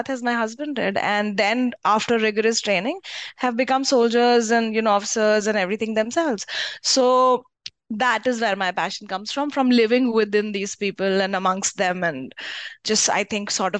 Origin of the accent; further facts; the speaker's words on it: Rajasthan, India; I'm from Rajasthan.